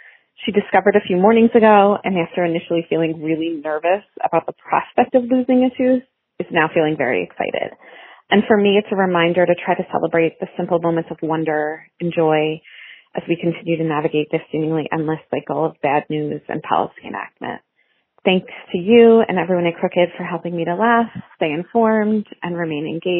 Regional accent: New Jersey, United States; from New Jersey

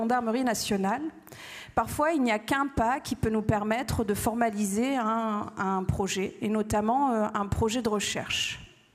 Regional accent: Bordeaux, Nouvelle-Aquitaine, France; Nous, on est de Bordeaux.

